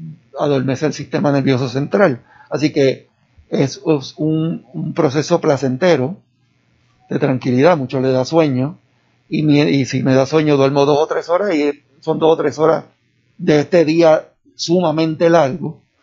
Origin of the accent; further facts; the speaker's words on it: Caguas, Puerto Rico; No, soy de Cagua.